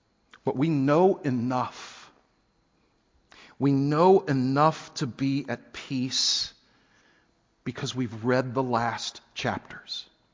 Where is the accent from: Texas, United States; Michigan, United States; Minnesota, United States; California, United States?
Texas, United States; I grew up on the Gulf Coast in Texas, and you know, we were just used to hurricanes